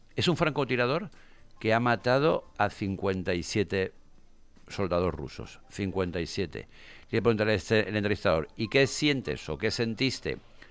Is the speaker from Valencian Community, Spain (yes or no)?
yes; Valencian Community, Spain; accent: Valencian; Nosotros tenemos acento valenciano